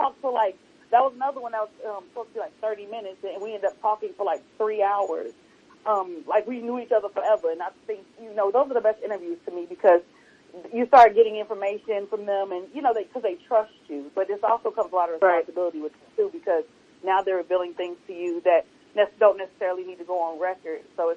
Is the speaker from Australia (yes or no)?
no; Jamaica; That's where the West Indian is coming out of them, though, because I'm Jamaican, so that's how they start.